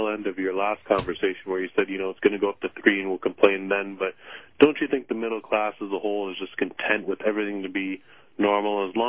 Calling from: Canada; Well, I'm calling from Canada.

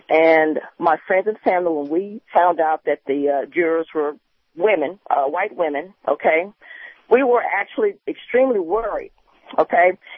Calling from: Florida, United States; I'm from Florida, of course, and it's not the Sunshine State anymore. It's the shameful state.

